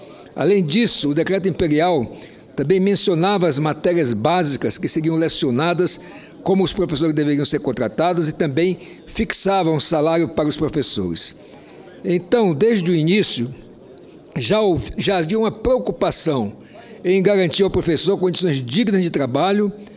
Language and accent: Portuguese; Boa Vista, Roraima, Brazil; as escolas Oswaldo Cruz e Euclides da Cunha, lá na minha cidade de Boa Vista, Roraima.